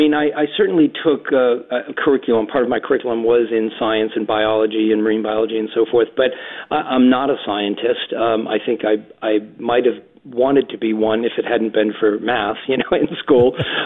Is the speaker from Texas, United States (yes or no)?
no; Massachusetts, United States; I grew up in Massachusetts in a small textile mill town, and even though we didn't live on the water